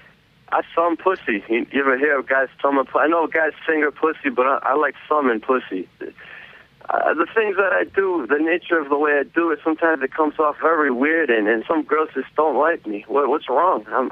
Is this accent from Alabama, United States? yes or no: no; Boston, Massachusetts, United States; I'm from Boston, Massachusetts.